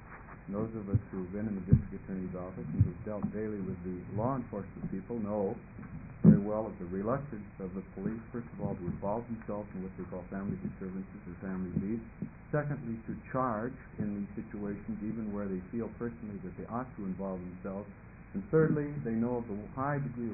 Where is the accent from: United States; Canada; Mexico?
United States; Portland, Oregon; I'm from Portland, Oregon.